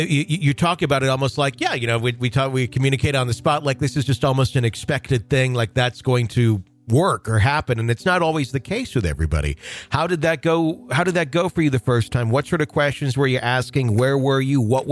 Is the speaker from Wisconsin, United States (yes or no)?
yes; Wisconsin, United States; Because I mean, I grew up in the Fox Valley, and the only cemetery I'm somewhat familiar with in Appleton is that one.